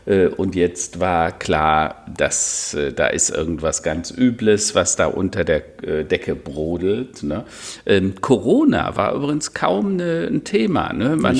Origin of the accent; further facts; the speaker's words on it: Hennef, North Rhine-Westphalia, Germany; In Hennef, meine alte Heimat, da bin ich mal geboren oder in der Nähe von Hennef, ne?